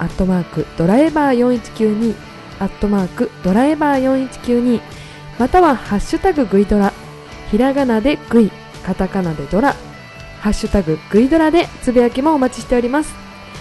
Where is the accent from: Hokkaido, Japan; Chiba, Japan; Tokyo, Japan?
Chiba, Japan; 私千葉県出身なんですけど